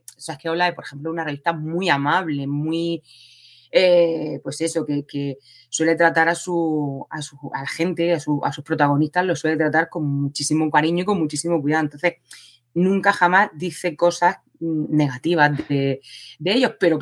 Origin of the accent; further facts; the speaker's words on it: Region of Murcia, Spain; yo soy una mujer murciana, soy maestra de educación primaria, soy madre de 3 hijos